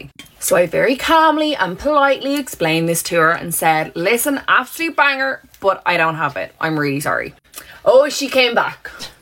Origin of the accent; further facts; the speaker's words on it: Ireland; I am a DJ from Ireland.